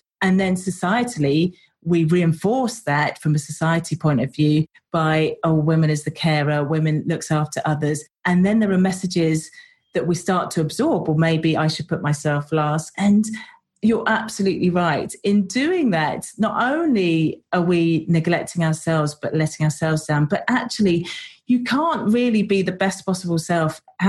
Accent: United Kingdom; I grew up just outside of London and it's in a fairly rural area next door to a farm.

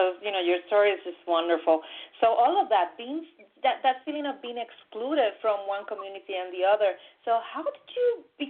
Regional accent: Puerto Rico; I grew up in Puerto Rico.

